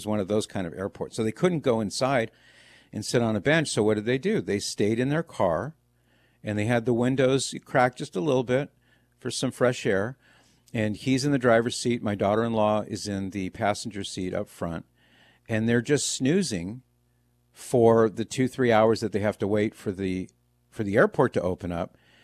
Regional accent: Ohio, United States; This happens a lot in Ohio, my home state.

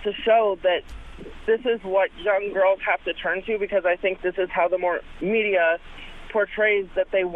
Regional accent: Milwaukee, Wisconsin, United States; I'm from Milwaukee.

